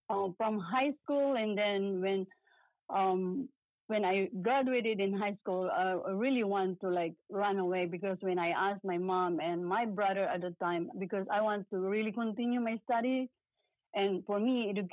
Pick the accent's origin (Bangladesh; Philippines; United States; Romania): Philippines; I'm born and raised in the Philippines. I grew up and my mom raised me by a single mom. And I live in the farm and we do all the farming and everything.